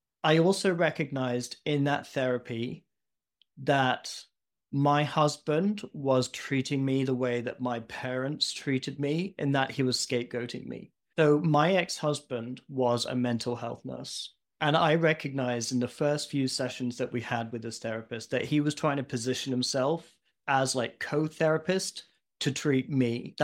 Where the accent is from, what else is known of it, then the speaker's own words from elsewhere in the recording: United Kingdom; born there; also born or lived in Asia / Burma / Pakistan / Texas; I was born just outside of London, but when I was 18 months old, my family moved to the Netherlands. And then we spent 10 years traveling around.